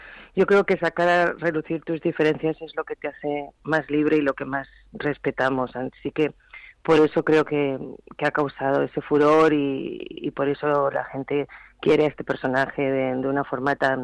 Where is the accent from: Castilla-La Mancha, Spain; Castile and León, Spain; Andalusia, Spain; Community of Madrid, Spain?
Community of Madrid, Spain; Madrid; also born or lived in United Kingdom; Yo soy madrileña, como has dicho, pero he vivido 15 años en el Reino Unido. Y volví a España Y claro, ya estaba a punto de cumplir los 40